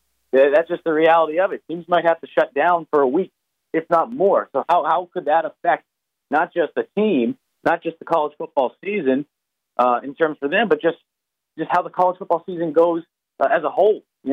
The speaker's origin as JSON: {"language": "English", "town": "Boston", "region": "Massachusetts", "country": "United States", "said": "I mean, I know you're from Jersey, I'm from Boston, so the pace is a little bit different down here."}